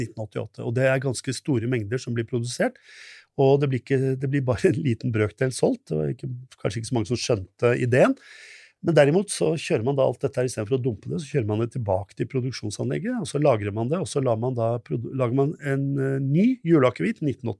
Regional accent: Oslo, Norway; og jeg er oppvokst i Oslo, ikke sant?

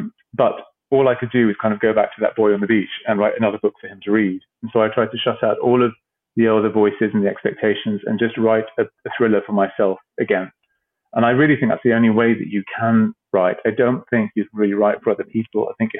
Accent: Cyprus; when I grew up in Cyprus, I obsessively read thrillers on the beach

